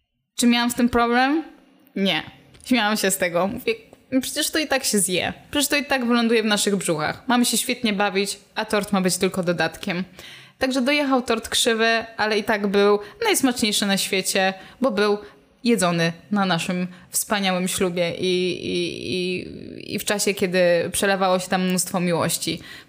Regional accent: Kędzierzyn-Koźle, Opole Voivodeship, Poland; Ja z Kędzierzyna Koźla. Z Opolszczyzny.

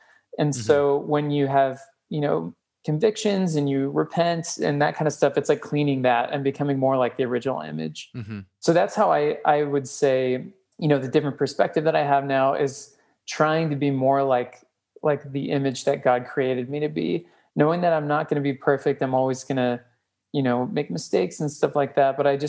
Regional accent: California, United States; I was raised in the church, and the church I was raised in was in Marin County, which is pretty open-minded.

